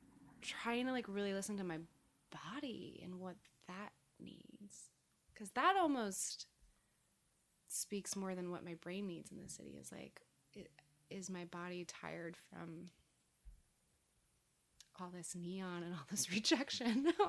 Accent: California, United States; I hadn't seen an autumn in a long time because I came from California.

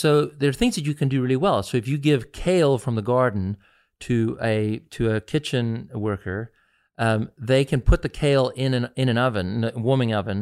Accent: South Africa; now in United States; I grew up in South Africa where I grew up during the apartheid era.

